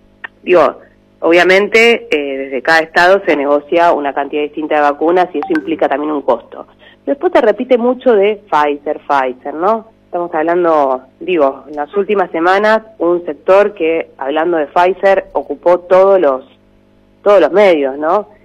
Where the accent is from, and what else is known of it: Argentina